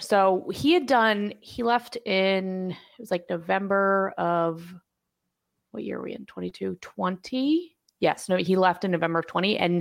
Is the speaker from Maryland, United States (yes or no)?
yes; Annapolis, Maryland, United States; I'm from Annapolis, I'm from Maryland. And so the three of us flew back to my mom's for Christmas